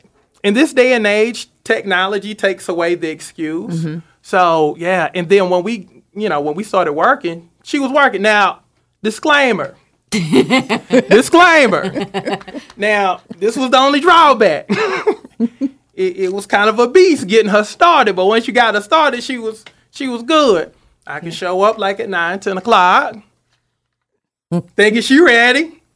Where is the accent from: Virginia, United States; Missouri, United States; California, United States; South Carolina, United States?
South Carolina, United States; Seneca; I'm from Seneca, South Carolina. So it's kind of like home. I'm like, she reminds me of people from my hometown.